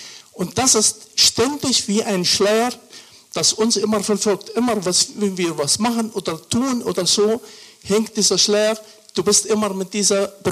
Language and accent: German; Beirut, Beirut Governorate, Lebanon; now in Germany; Also ich bin im Flüchtlingslager in Shatila geboren. Das heißt, ich habe diese Flucht aus Palästina nicht erlebt. Das heißt, ich bin dort geboren.